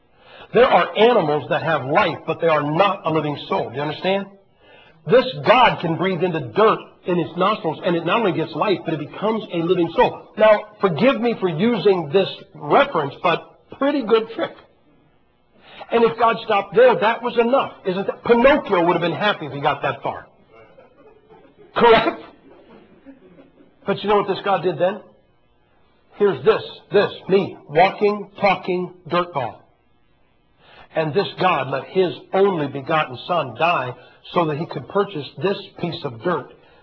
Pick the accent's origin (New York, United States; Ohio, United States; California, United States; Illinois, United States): Ohio, United States; you can complain all you want that I'm from Ohio, who was the winning side.